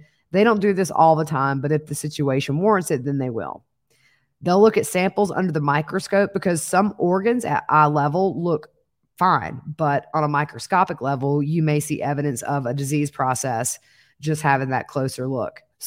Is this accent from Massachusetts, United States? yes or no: no; South Carolina, United States; And he worked actually in my home state of South Carolina, where we have a coroner system